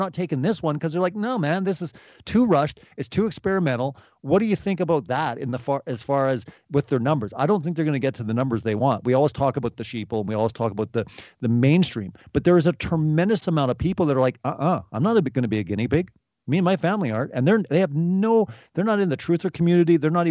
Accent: South Dakota, United States; born there; You know, first of all, I was born in America. I was born in South Dakota. I'm a dual citizen.

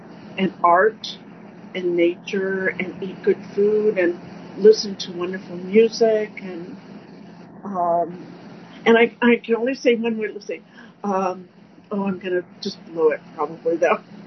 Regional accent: California, United States; And I would say, California. And then they would go, oh, American, you're American. And I said, yeah, I'm American.

